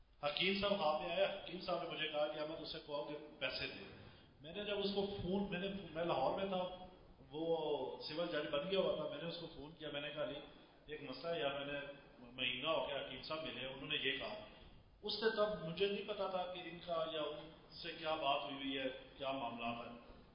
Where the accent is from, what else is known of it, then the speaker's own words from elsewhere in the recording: Sargodha, Punjab, Pakistan; basically میں سرگودا سے ہوں